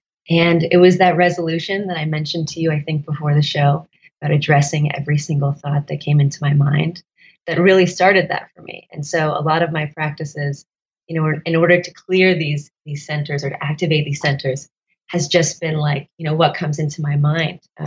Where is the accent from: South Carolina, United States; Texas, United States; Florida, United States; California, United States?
Texas, United States; And I'm from Dallas. You know, I'm from actually an hour north of Dallas is where I grew up.